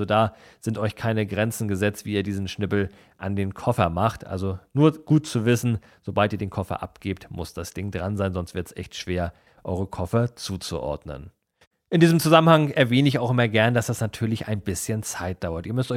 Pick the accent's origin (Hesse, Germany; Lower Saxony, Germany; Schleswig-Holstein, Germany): Schleswig-Holstein, Germany; Kiel; Meine Heimatstadt Kiel